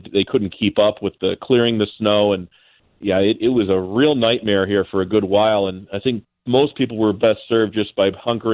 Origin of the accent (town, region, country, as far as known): Michigan, United States